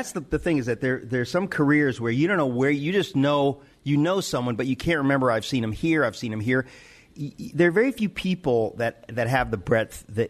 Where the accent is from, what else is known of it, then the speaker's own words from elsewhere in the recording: New York, United States; That's actually kind of funny, because I grew up in New York, right?